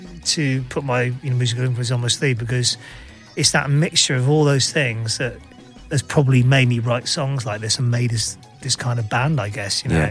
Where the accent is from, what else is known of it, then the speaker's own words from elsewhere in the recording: Chepstow, Wales, United Kingdom; also born or lived in Newport; I mean, I grew up just outside Chepstow, but I was born in Newport. So I didn't spend masses of time in Newport